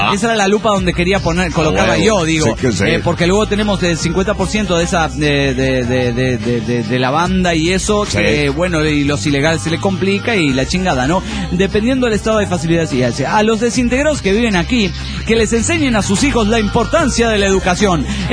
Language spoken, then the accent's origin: Spanish; Puebla, Mexico; now in Madrid, Spain; Aunque en el programa soy … de Madrid, porque aquí vivo, ya sí saben, soy originaria de Puebla.